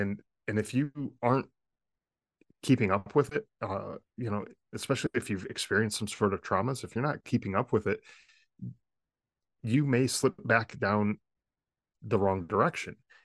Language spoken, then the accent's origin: English; Connecticut, United States; And so I moved out here to Arizona from Connecticut, where I'm originally from.